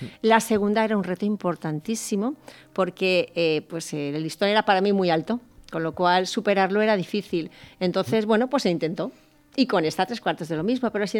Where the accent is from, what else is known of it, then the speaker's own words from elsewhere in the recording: Valencian Community, Spain; Yo soy valenciana, aunque mis raíces son manchegas, son de Ciudad Real